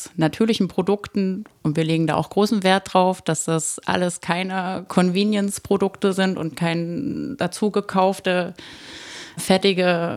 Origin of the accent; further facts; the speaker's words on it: Wippra, Saxony-Anhalt, Germany; born there; Ich bin direkt in Wippra geboren